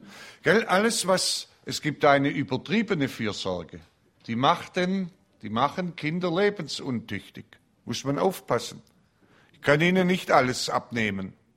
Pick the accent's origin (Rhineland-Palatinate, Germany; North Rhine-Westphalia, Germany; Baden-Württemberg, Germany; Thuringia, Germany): Baden-Württemberg, Germany; wir sind doch Schwabe.